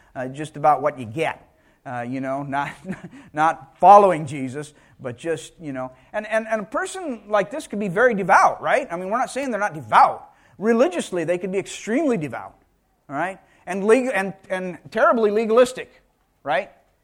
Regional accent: Kalimantan, Indonesia; English is a second language; growing up in Kalimantan.

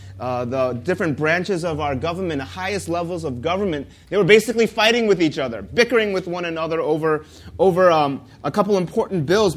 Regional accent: United States; I'm from the United States, and the United States has its fair share of problems when it comes to these leadership voids.

